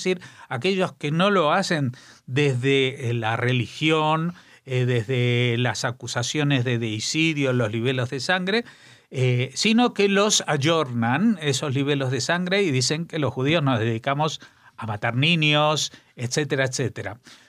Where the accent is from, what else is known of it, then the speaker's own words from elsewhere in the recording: Madrid, Community of Madrid, Spain; porque yo soy judío, yo soy de Madrid